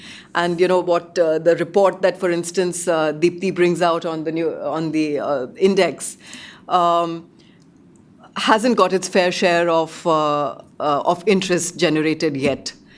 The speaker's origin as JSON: {"language": "English", "country": "India", "said": "I think as an Indian, it gives me some comfort."}